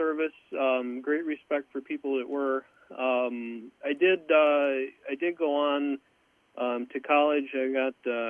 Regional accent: Mankato, Minnesota, United States; Born and raised in Mankato, yep.

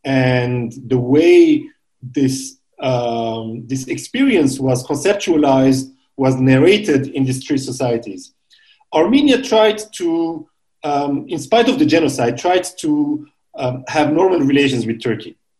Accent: Beirut, Beirut Governorate, Lebanon; moved away as an adult; I'm born in Beirut and I grew up in Beirut, a city in war, which marked me very strongly. I spent 15 years of my childhood and early youth years in a war condition.

